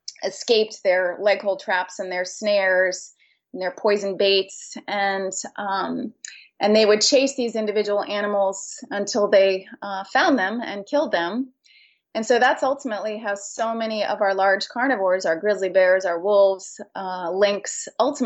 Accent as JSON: {"language": "English", "region": "Maine", "country": "United States", "said": "I'm originally from Maine, so know the issues that many Eastern states deal with regard to white-tailed deer."}